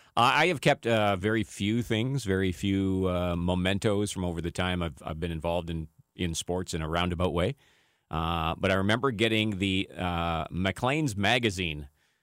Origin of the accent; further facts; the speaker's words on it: Canada; I just remember it was a moment of incredible pride as a Canadian.